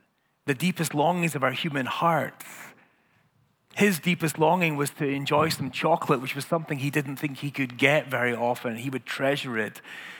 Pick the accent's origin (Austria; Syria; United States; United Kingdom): United Kingdom; Scotland; And I'm Scottish, so there's no way I'm going to pay for it.